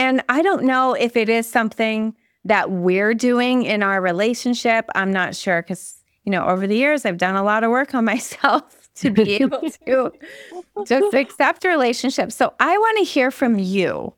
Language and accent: English; Montreal, Quebec, Canada; So I grew up in Montreal in Quebec, and have you heard famous Montreal smoked meat?